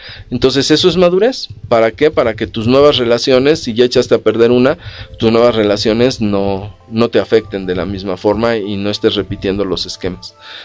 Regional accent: Mexico; También como mexicanos nuestra autoestima es muy, muy baja.

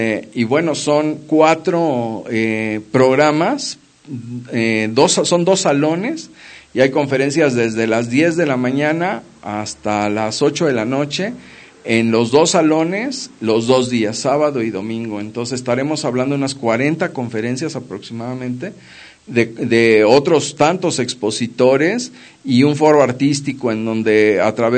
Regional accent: Mexico City, Mexico; now in Querétaro, Mexico; como muchos chilangos mal hemos hecho, ¿no?

